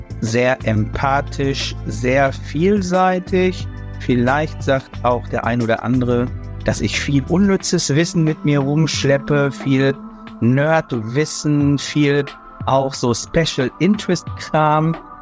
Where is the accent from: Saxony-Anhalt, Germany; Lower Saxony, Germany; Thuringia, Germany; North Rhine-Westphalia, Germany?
North Rhine-Westphalia, Germany; Finnentrop; born there; Ich bin in Finntrop-Heggen geboren, im schönen Sauerland.